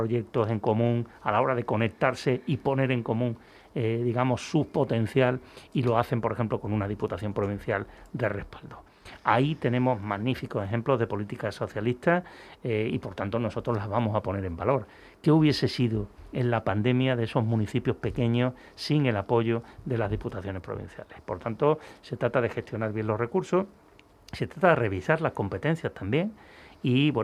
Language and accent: Spanish; Seville, Andalusia, Spain; a mí como sevillano me da mucho coraje